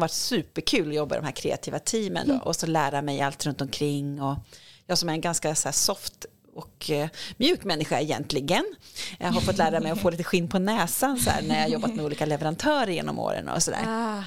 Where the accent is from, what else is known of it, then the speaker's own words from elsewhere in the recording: Uppsala, Uppsala County, Sweden; now in Gothenburg, Sweden; jag är från början Uppsalabo där jag växte upp. Sen har jag bott i Göteborg snart lika länge som jag bodde i Uppsala, vilket är fruktansvärt länge. Jag bor ute på Donsö i Göteborgs skärgård och jag har min familj där.